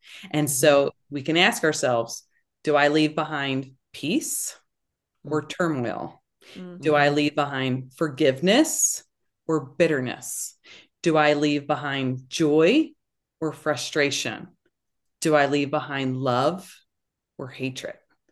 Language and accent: English; Philadelphia, Pennsylvania, United States; now in South Jersey, United States; You know, I am from the Philadelphia area. I live in South Jersey and I was just away.